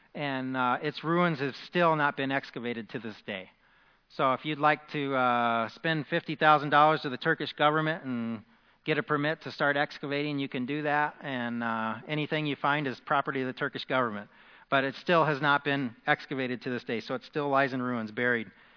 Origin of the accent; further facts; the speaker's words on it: Illinois, United States; accent: Southern Illinois; Let me use my Southern Illinois accent for this sermon, okay?